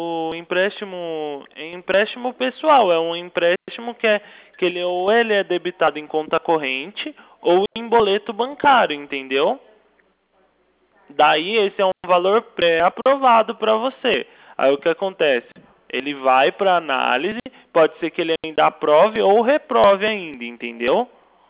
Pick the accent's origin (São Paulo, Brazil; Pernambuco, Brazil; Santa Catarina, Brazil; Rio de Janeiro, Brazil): São Paulo, Brazil; Bragança Paulista; Não, eu sou do interior de São Paulo, Bragança Paulista.